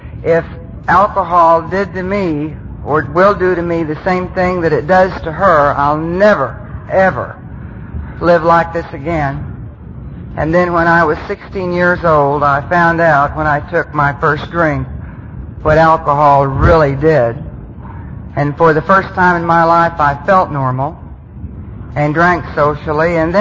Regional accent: Bible Belt, United States; I'm Irish and Indian and come from the Bible Belt.

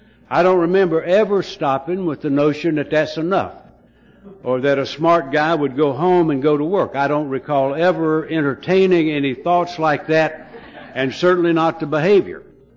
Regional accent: North Carolina, United States; I'm from Mayberry down in North Carolina, looks like. I'm a little peaceful town. We sometimes had to import a town drunk. You know, we just didn't have village idiots running around. It was just peaceful little old southern Mecca, you know. And so I grew up in that thing.

